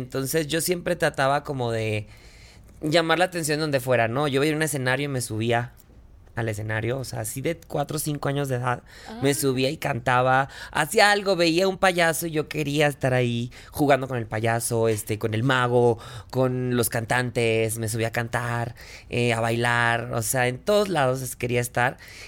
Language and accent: Spanish; Chihuahua, Mexico; pues yo vengo de Chihuahua, Chihuahua, que es relativamente una ciudad, pueblo muy bonita. Pero, pero pues sigue siendo un pueblo grandote.